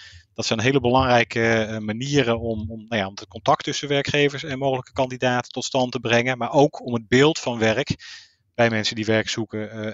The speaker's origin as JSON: {"language": "Dutch", "town": "Rotterdam", "region": "South Holland", "country": "Netherlands", "said": "Ik kom uit Rotterdam."}